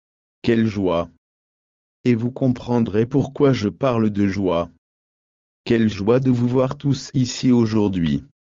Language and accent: French; United States; Et en tant qu'Américain, on ne suit pas le foot de très près ici.